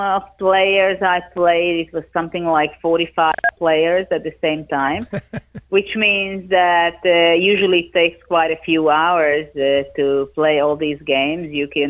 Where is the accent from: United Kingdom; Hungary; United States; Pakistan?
Hungary; English is a second language; This was very special in my home country also to perform and show with between all the men players that I am the winner of that event. And I think this was kind of a breakthrough in Hungary and internationally